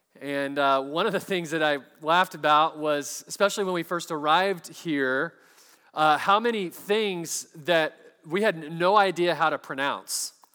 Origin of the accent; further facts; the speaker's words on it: Texas, United States; Growing up in Texas, you know, I came here to Louisiana, and I see this word.